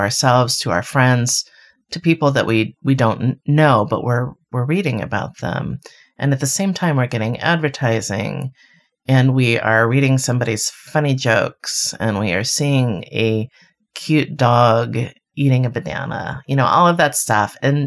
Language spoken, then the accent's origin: English; Miami, Florida, United States; I grew up in Miami.